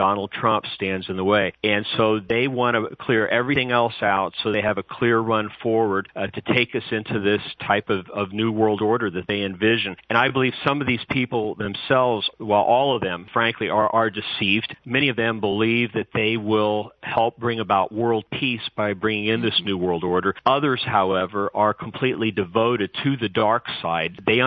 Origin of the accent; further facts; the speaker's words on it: Indiana, United States; I know in Indiana, my home state